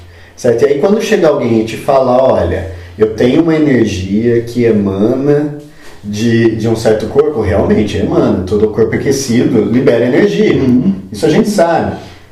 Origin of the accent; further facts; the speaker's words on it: São Carlos, São Paulo, Brazil; Eu sou de São Carlos, o pesquisador estava lá